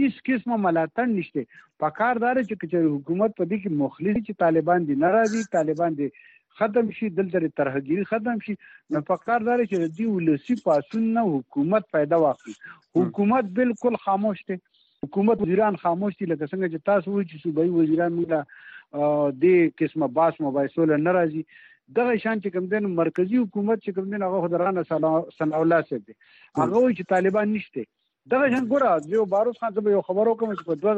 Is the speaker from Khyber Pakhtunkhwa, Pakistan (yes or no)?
yes; Buner, Khyber Pakhtunkhwa, Pakistan; زه د بونیر اوسېدونکی یم